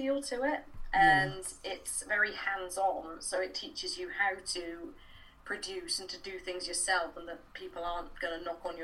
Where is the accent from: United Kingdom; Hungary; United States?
United Kingdom; Bristol, South West England; I grew up in Bristol.